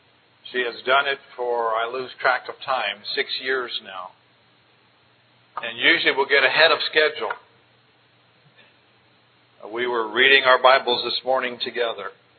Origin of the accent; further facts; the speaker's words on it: the South, United States; I had never had that happen in the South. I grew up in the South, and there everybody's a believer.